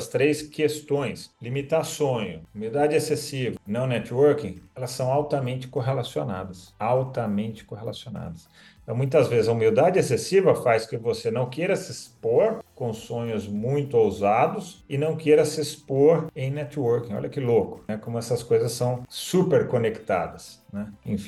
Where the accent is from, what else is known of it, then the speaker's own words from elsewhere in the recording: Brazil; aprendi como a gente, como brasileiro, a gente se posiciona meio apagadão, sabe?